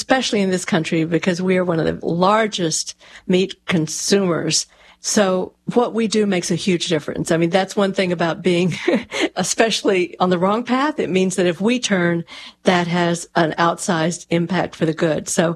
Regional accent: Texas, United States; When I moved from meat, you know, I grew up in Texas, cowtown, right?

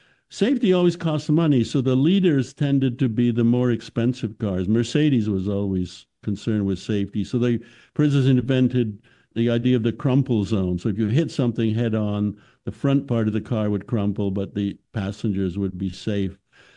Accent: Canada; born or raised there

